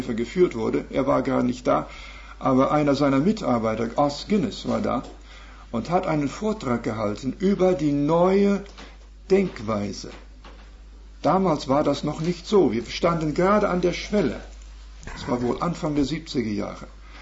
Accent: Canada; German is a second language; als Kanadier habe ich nun mich etwas mehr befassen müssen mit England

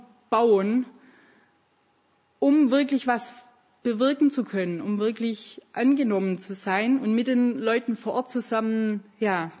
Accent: Germany; warum ich dann als Deutscher nach Bulgarien komme, um bei ihnen zu leben

